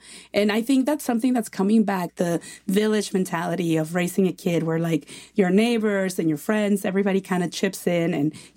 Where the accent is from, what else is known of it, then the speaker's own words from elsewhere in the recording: Mexico; English is a second language; now in United States; When I grew up in Mexico, we have a huge family.